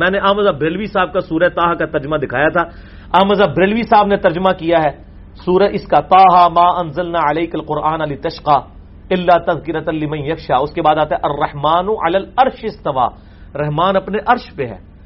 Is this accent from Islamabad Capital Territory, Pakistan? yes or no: yes; Islamabad, Islamabad Capital Territory, Pakistan; میرا اسلام آباد سے تعلق ہے